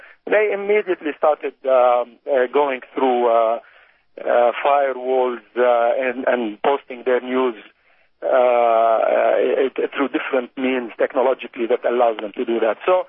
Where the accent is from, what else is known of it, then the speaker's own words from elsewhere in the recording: Jordan; In Jordan, my home country where I am today